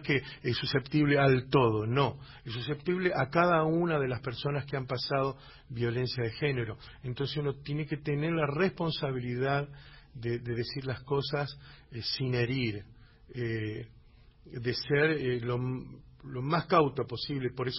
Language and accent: Spanish; Chepes, La Rioja, Argentina; Nosotros somos de una sierra allá en Chepes, que se llama la Sierra Argañarás.